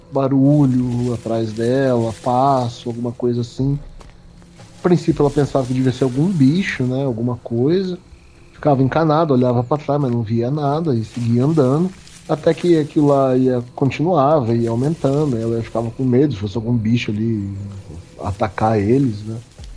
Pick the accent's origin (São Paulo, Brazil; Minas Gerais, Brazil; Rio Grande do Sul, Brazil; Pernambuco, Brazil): São Paulo, Brazil; Jaboticabal; eu tenho 40 anos, sou de Jaboticabal, interior de São Paulo.